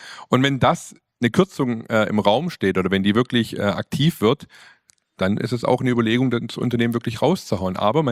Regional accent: Swabia, Germany; So, ja, ich bin halt Schwabe, das Geld nehme ich mit.

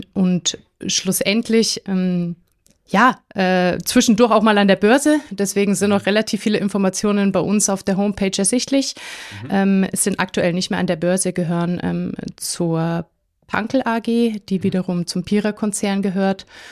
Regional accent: Ingolstadt, Bavaria, Germany; also ich komme ursprünglich aus Ingolstadt

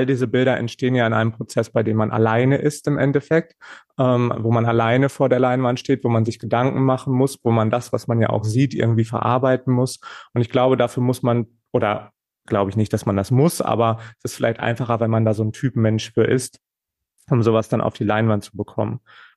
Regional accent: Warstein, North Rhine-Westphalia, Germany; born there; now in Essen, Germany; ich komme gebürtig aus Warstein, aus dem Sauerland und ich studiere schon seit längerer Zeit Kunst auf Lehramt in Essen

